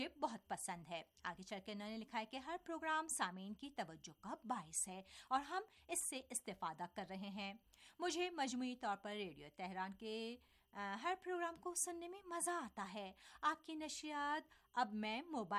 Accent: Pakistan; مجھے خود بھی یاد ہے جب ہم چھوٹے تھے اور پاکستان میں تھے

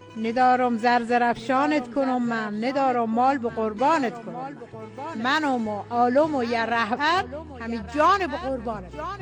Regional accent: Iran; ما ایرانیم، بهترین ایران داریم.

